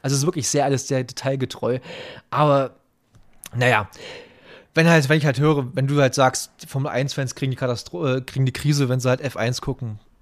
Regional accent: Germany; born there; ich bin kein richtiger DDR-Bürger, ich bin halt in der DDR geboren.

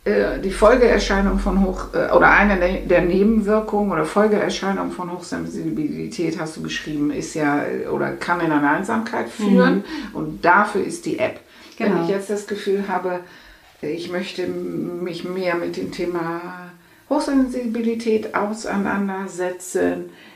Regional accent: Netherlands; ich bin ja Holländerin.

